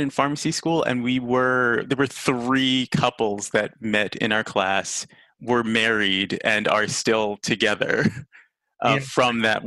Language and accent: English; Brooklyn, New York, United States; I've worked in the outer boroughs, Queens, the Bronx, and Brooklyn, which is where I was born and raised.